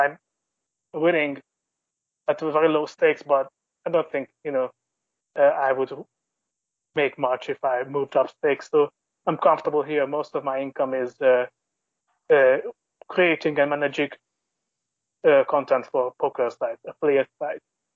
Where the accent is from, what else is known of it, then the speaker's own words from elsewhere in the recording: Budapest, Hungary; we're kind of a rural Hungarian, East Hungarian family. But I grew up in Budapest, capital city, in a very urban environment, a nice neighborhood.